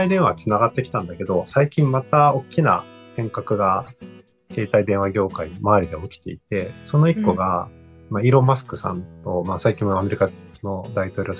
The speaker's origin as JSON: {"language": "Japanese", "town": "Mito", "region": "Ibaraki", "country": "Japan", "tie": "born or raised there", "said": "小林さんと同級生で茨城県の水戸市出身です。まあ、今でも茨城とかは実家もあるので"}